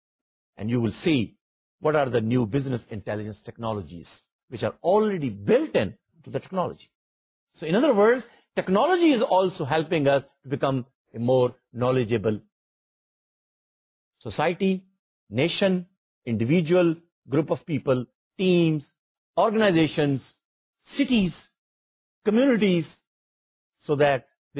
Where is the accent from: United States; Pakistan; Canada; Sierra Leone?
Pakistan; So if we as a nation, if we as Pakistani, if we as a knowledge professional want to survive and thrive